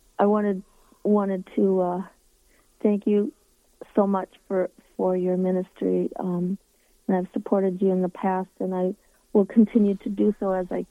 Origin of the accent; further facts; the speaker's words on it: Wisconsin, United States; I'm packing up my house here in Minnesota, and I was born and raised in Wisconsin, so I'm either going to go back to Wisconsin or somewhere else where I'm needed.